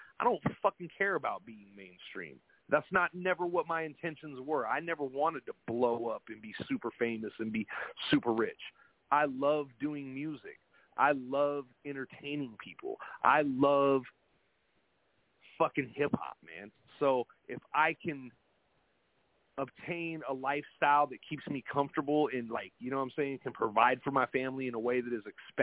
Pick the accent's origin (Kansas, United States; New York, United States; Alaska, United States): Alaska, United States; I'm from Alaska and I do hip hop music